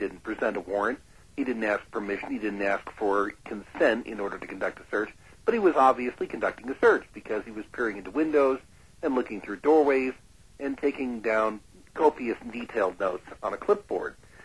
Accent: Payette, Idaho, United States; I'm a journalist from Payette, Idaho.

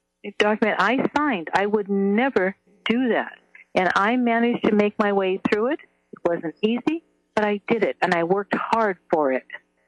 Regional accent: Canada; now in United States; I came here from Canada back in the early 60s, and when I came here, I had to sign forms that said I would never, never apply for any kind of subsidy in any way

